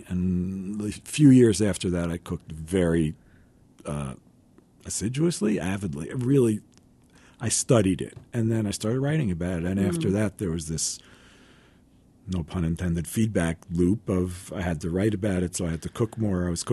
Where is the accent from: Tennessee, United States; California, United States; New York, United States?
New York, United States; I lived in New York. I grew up in New York. I was exposed to a lot of great food.